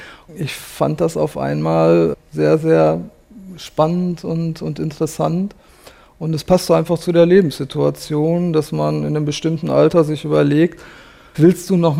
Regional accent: Dortmund, North Rhine-Westphalia, Germany; born there; moved away as an adult; Ich habe in Dortmund, meinem Geburtsort, eine Ausbildung zum Landschaftsgärtner gemacht

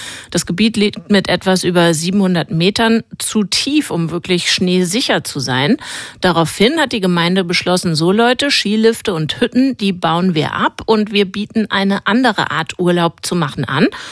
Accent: Hesse, Germany; Da konnte man sogar in Mittelhessen, wo ich herkomme, Skifahren.

